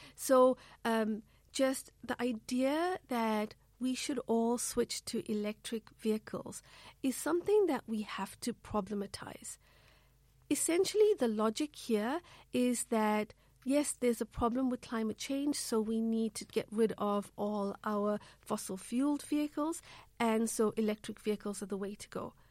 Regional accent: South Africa; I come from South Africa. It's a country where we have a lot of fossil fuels, a lot of natural minerals.

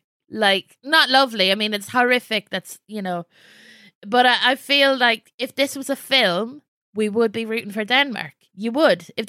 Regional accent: Ireland; accent: Irish; also born or lived in England; England, and then to Ireland, and then to England again, and then back to Ireland. And when I think my accent is Irish, and I've tried very hard to make it Irish because I didn't fit in when I first moved over to Ireland.

